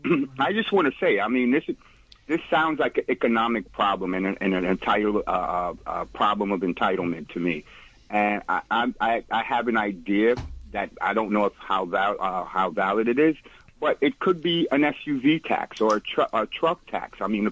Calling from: Brooklyn, New York, United States; I'm calling from Brooklyn. Hi … Yes, how you doing? As a Brooklynite, I had no idea that this was going on the Upper West Side.

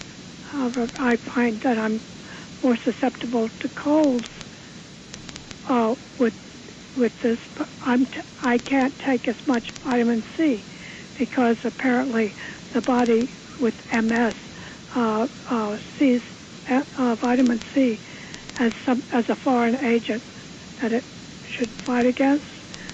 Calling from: New York, United States; from the East Village.

